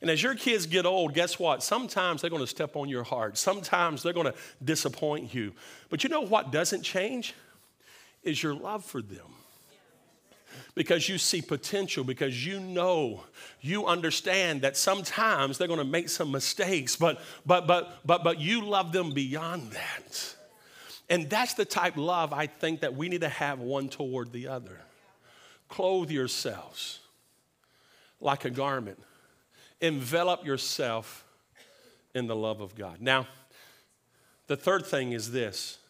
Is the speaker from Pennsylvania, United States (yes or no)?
no; Two Egg, Florida, United States; I am from Two Egg, Florida. And we do like to take care of things sometimes.